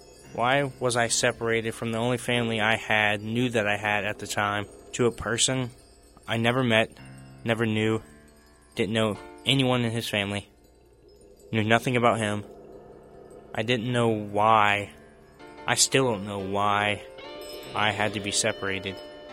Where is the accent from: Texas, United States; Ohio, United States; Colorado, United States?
Ohio, United States; Dayton; I grew up in Dayton, and part of the custody arrangement meant I had to switch to Centerville schools.